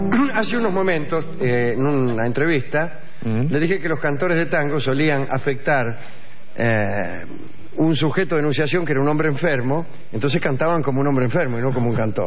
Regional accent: Uruguay; de Uruguay. Estoy de vacaciones por 4 días.

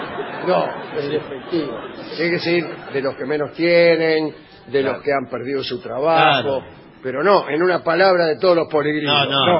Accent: Tucumán, Argentina; Buenas noches … de Tucumán.

